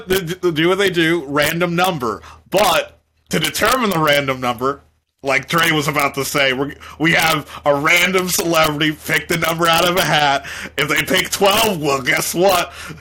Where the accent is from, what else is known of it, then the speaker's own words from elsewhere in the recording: New York, United States; Nah. I'm from New York.